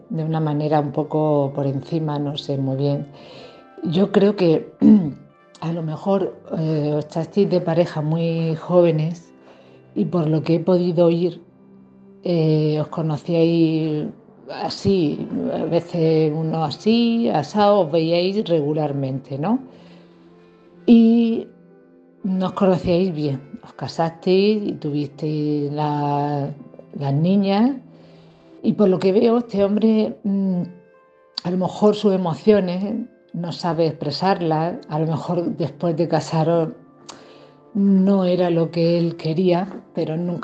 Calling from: Cartagena, Region of Murcia, Spain; de Cartagena.

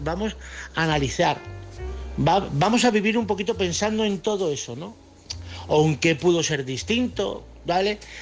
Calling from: Toledo, Castilla-La Mancha, Spain; de Toledo.

